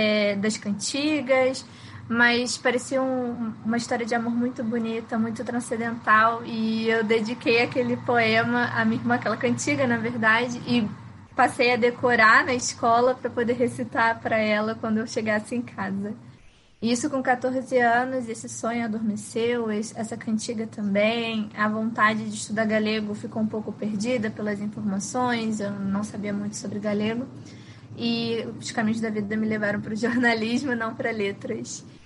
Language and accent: Portuguese; Rio de Janeiro, Brazil; sem nenhuma ascendência, bom, até o momento, nenhuma ascendência galega. Sou do Rio de Janeiro, faço doutorado na UFRJ